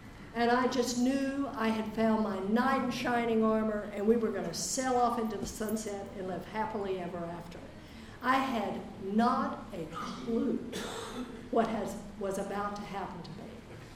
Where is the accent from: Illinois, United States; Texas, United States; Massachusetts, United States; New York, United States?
Texas, United States; I grew up in Texas, but we, you know, this is the South too.